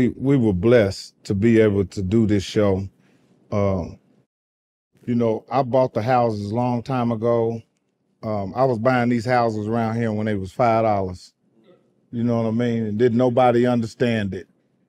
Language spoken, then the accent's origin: English; Indianapolis, Indiana, United States; My wife from Chicago, I'm from Indianapolis. I'm a little country compared to her.